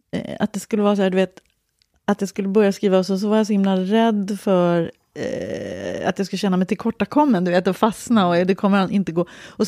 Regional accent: Stockholm, Stockholm County, Sweden; Först bodde vi i Farsta tills jag var 3. Sen bodde vi i Barnängen.

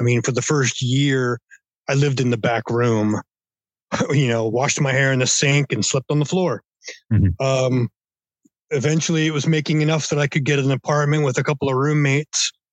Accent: Philadelphia, Pennsylvania, United States; I was from Philadelphia, and there was already like, you know, five cool record shops in Philly.

